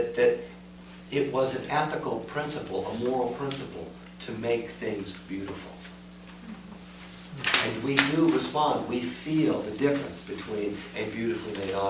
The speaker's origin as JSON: {"language": "English", "region": "Midwest", "country": "United States", "said": "I come from the Midwest, and as much as I love Chicago, which I do love Chicago"}